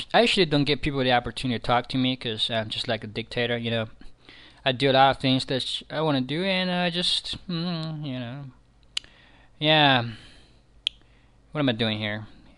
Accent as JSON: {"language": "English", "country": "Iraq", "said": "I'm not a Chinese. I'm from Iraq. You know, I'm an Iraqi. I'm an Arab. I speak Arabic."}